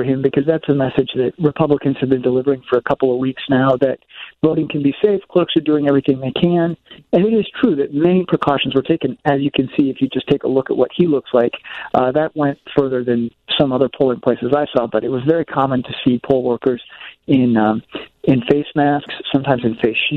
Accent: Iowa, United States; You know, I grew up in Iowa, but yeah, we have surpassed them now.

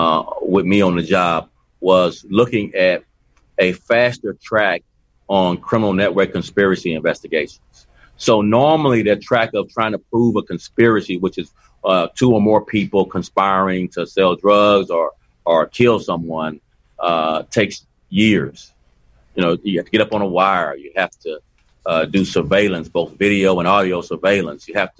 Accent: Texas, United States; now in Chicago, United States; And yes, I am from Texas where damn near everybody's born with a gun

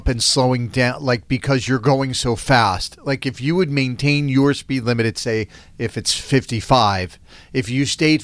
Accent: Florida, United States; now in New England, United States; Because, you know, I grew up in Florida

